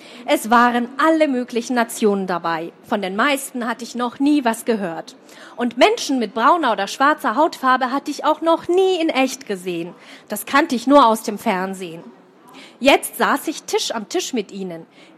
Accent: Kosovo; Und ich kam aus dem Kosovo, da musste ich mich oft erklären

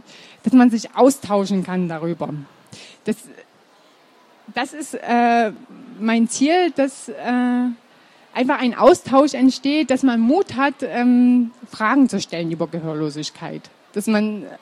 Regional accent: Switzerland; Also ich komme ja aus der Schweiz.

